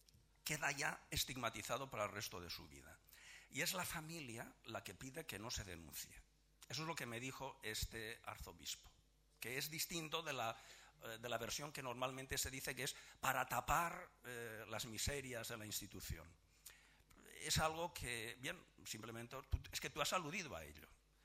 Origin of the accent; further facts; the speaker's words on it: Valencian Community, Spain; now in Tarragona, Spain; Yo soy valenciano, pero desde hace 5 años vivo en Tarragona y trabajo en Tarragona y Barcelona. Soy también sacerdote